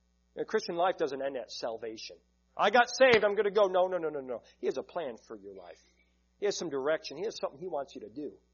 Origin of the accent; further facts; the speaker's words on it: Lemont, Illinois, United States; Back when we were kids, I grew up in Lamont, Illinois. It seemed like Tornado Alley.